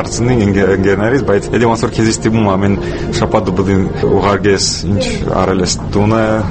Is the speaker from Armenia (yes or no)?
no; Moscow, Russia; Armenian is a second language; ծնվել եմ մեծացել եմ Մոսկվայում, ես միշտ ցանկացել եմ հայերեն սովորել